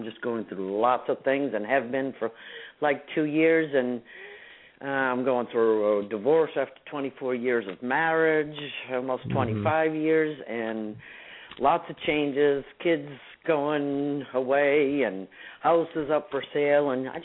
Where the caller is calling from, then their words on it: Florida, United States; I'm calling from Florida.